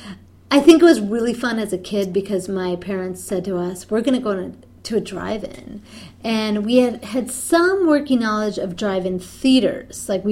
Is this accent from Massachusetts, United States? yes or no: no; St. Paul, Minnesota, United States; Growing up in St. Paul, I saw the car culture a lot, and I too was annoyed by the traffic jams, especially anything around the State Fair area.